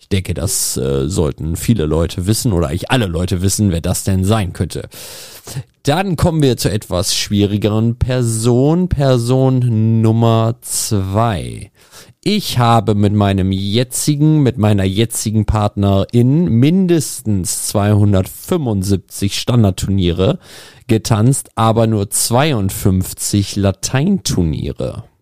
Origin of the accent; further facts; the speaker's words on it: Lichtenberg, Germany; Und der letzte Hinweis, meine Heimat ist Lichtenberg.